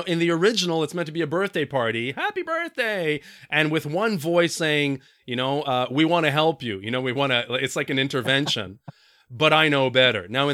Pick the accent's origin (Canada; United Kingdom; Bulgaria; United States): Canada; Quebec; Now, you have to understand that I'm from Quebec. There's not a lot of gun violence here.